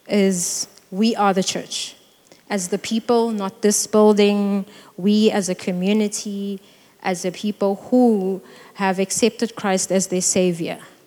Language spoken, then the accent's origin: English; East London, Eastern Cape, South Africa; So I'm from East London, and I'd come to Cape Town first year.